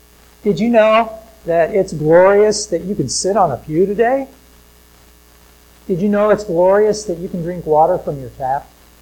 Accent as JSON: {"language": "English", "country": "United States", "said": "I'm an American, and I appreciate America, and I know the freedoms that I have"}